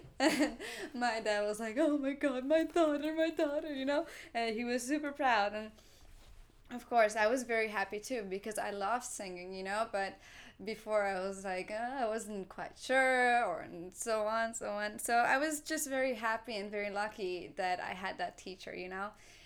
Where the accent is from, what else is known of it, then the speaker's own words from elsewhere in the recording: Budapest, Hungary; when I was living in Hungary. I was born and raised in Hungary. And when I was about 10 years old, we moved to a city, to the capital city.